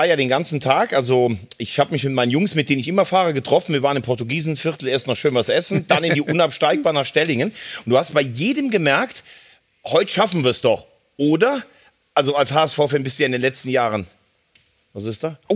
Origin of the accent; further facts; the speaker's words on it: Rhineland-Palatinate, Germany; born there; Ich bin ja am Lacher See geboren, aber ich habe dann in Andernach Fußball gespielt.